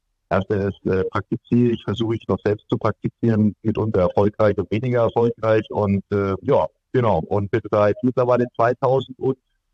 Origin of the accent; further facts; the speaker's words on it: Bavaria, Germany; also born or lived in Nuremberg; ich bin im Landkreis Fürth aufgewachsen und in Nürnberg geboren.